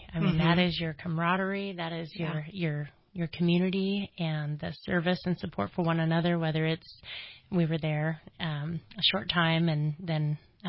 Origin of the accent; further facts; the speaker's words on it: California, United States; I'm from Shasta County, six generations deep